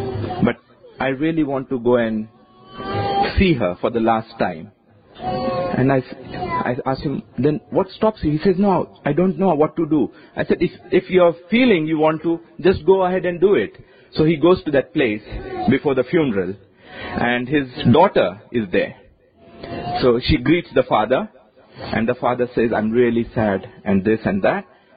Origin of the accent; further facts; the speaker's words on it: India; I come from India, and in India, we have caste system.